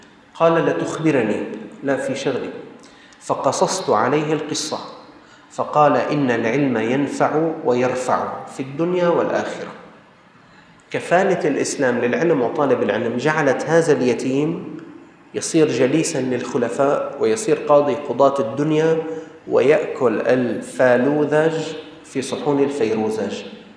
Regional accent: Syria; كان عندنا في الشام وقف يسمى وقف الإقضامي، كل طالب رايح المدرسة يعطوه كمشة إقضامي

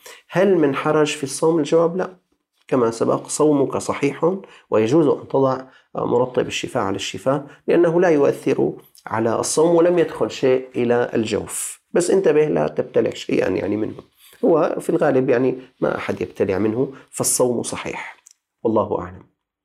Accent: Syria; عندنا في الشام هي طعام مسكين، بدك تطعمه وجبتين مشبعتين اليوم، قدرت كمان عندنا قبل أيام 3500، ما يساوي تقريبا 3500 ليرة سورية

